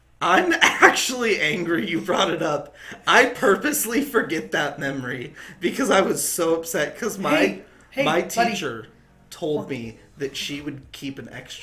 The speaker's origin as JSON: {"language": "English", "region": "Arizona", "country": "United States", "said": "I don't. I'm from Arizona. In an Arizona shed."}